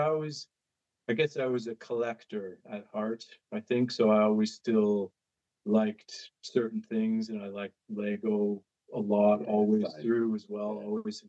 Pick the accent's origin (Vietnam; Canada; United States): Canada; I grew up in Canada, so I kind of, and I was born in 1977